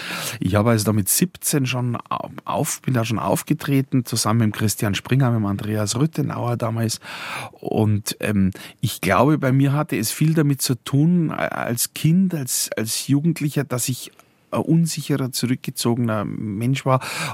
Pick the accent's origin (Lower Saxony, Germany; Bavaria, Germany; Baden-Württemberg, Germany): Bavaria, Germany; Munich; aber schon in dem Sinn ein Münchner. Ich bin in München aufgewachsen und in München sozialisiert, auch schulisch und so weiter.